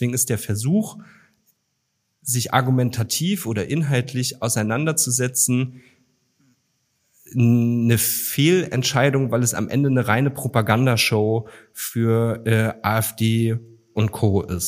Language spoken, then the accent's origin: German; Mecklenburg-Vorpommern, Germany; Ich bin in Mecklenburg-Vorpommern geboren und aufgewachsen.